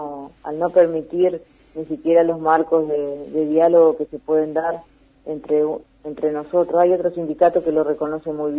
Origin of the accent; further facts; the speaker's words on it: San Benito, Entre Ríos, Argentina; yo justamente soy de San Benito, por eso te hablo en primera persona